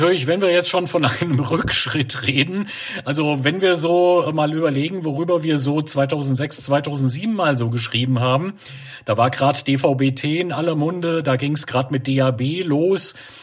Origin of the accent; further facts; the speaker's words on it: Wiesbaden, Hesse, Germany; wir wohnen ja hier im Rhein-Main-Gebiet und ich komme beispielsweise aus Wiesbaden oder auch aus Mainz, Nachbarstadt.